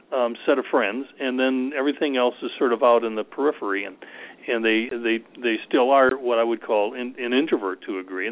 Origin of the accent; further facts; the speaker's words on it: Wisconsin, United States; being here and growing up in Wisconsin, going to high school and college in Wisconsin